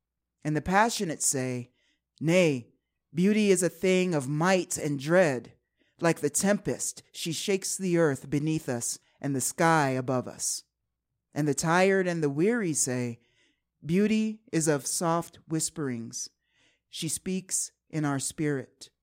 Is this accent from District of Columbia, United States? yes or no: yes; Washington, District of Columbia, United States; I grew up in Washington, D.C., so it was always some interesting people going to interesting places.